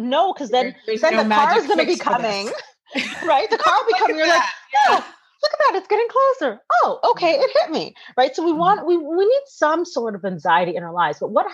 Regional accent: United States; And then being in an American standpoint where it's like, I am American, but still knowing there's a disconnect there

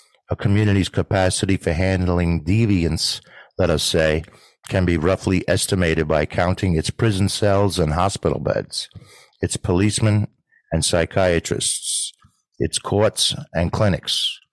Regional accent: New York City, New York, United States; And using my hometown, New York City, as an example, just a couple of mayors ago, New York City was touted as the safest big city in America.

